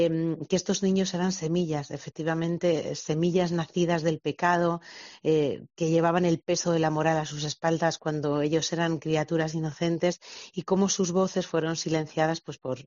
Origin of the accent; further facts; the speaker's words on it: Spain; now in Switzerland; Es a raíz de esa donación a través de la Cruz Roja en Suiza, porque yo vivo en Suiza, aunque soy española